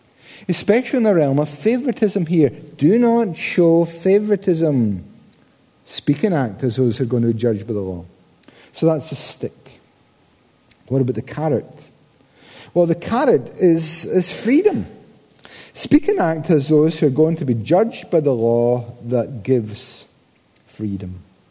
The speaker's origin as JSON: {"language": "English", "town": "Paisley", "region": "Scotland", "country": "United Kingdom", "said": "He was good. I'm from Paisley, and he was good."}